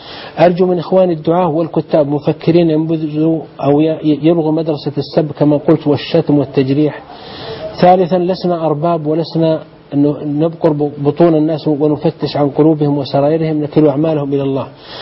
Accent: Saudi Arabia; جينا من بلاد الحرمين من السعودية

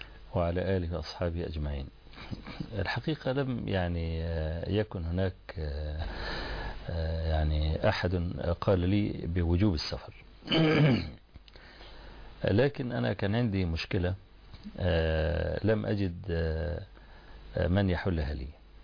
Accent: Egypt; روح خد الطب الالماني وانضمه على الطب عندنا في مصر وممكن نطلع بمنظومه.

